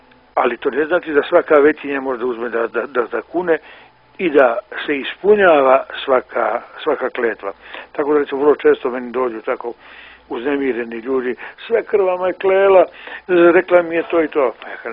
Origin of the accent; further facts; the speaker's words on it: Montenegro; Recimo, kod nas u Crnoj Gori su bile, krvna osveta je bila vrlo domaćena